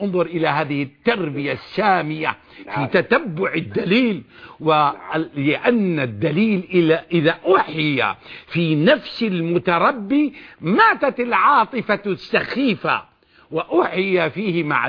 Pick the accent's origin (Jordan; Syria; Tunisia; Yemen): Syria; باعتباري أنا شامي